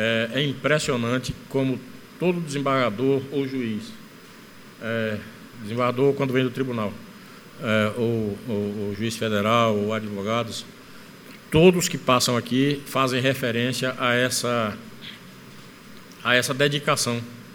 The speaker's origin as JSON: {"language": "Portuguese", "region": "Bahia", "country": "Brazil", "said": "Eu venho da Bahia e outros estados são assim também."}